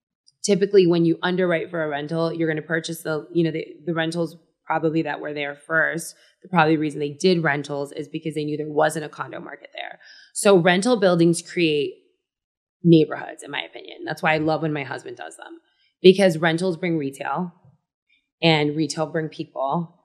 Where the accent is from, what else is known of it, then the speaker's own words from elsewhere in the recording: Miami, Florida, United States; I grew up in Miami in a very different way than my children are going to be growing up in Miami. And that's because I am a first generation, you know, my family's immigrants from Cuba.